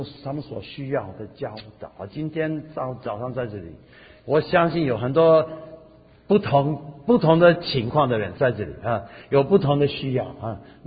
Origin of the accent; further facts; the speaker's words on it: Taiwan; 我是台湾人啊。